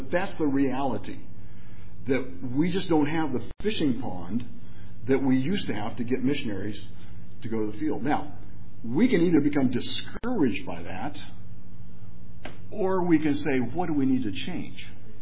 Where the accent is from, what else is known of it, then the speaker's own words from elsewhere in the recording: Nigeria; I grew up in Nigeria, and we didn't have OSHA back then